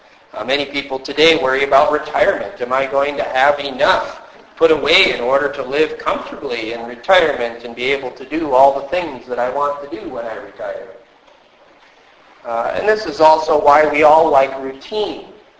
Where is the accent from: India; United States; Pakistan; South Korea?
United States; I grew up in America, where we have true free market capitalism